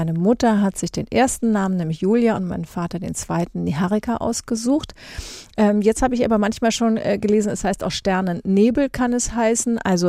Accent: Kiel, Schleswig-Holstein, Germany; born there; now in Hamburg, Germany; Und geboren bin ich in Kiel, da ist ja die Ostsee.

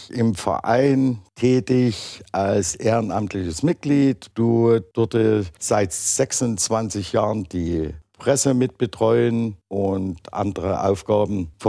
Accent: Dresden, Saxony, Germany; ich als Dresdner erleben durfte

